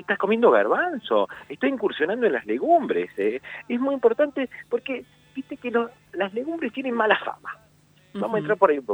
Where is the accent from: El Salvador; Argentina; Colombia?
Argentina; nos hace identificar como argentinos